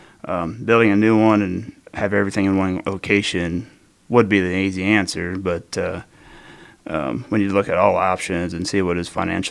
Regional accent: United States; Growing up in Green County, I was blessed with many opportunities that I want my kids and all kids to have.

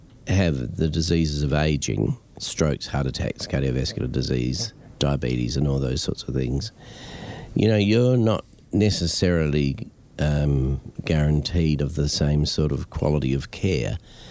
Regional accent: Adelaide, South Australia, Australia; I was from Adelaide, not from Melbourne.

